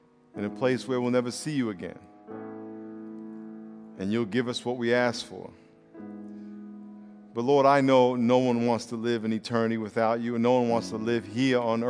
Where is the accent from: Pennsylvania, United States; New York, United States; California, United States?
New York, United States; Brooklyn; I'm from Brooklyn.